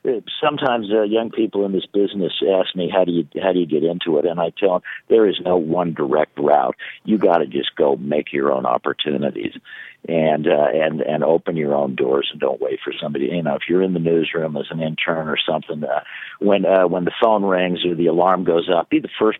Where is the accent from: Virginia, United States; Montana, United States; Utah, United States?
Utah, United States; Salt Lake City; I had worked in radio in Salt Lake City, my hometown, between Stanford and going to Columbia.